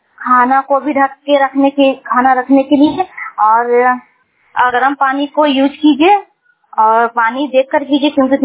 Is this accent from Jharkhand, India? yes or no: yes; Bagodar, Jharkhand, India; मैं बगोदर से बिलोंग करती हूँ।